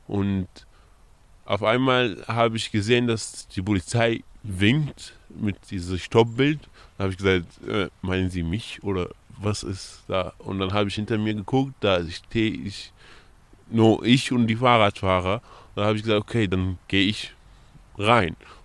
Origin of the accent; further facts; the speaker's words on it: Iraq; German is a second language; now in Erfurt, Germany; Ich komme aus dem Irak und ich wohne seit 5 Jahren in Erfurt.